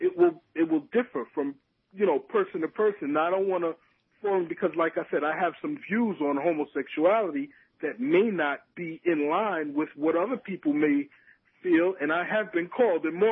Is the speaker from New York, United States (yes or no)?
yes; Bronx, New York, United States; from the Bronx.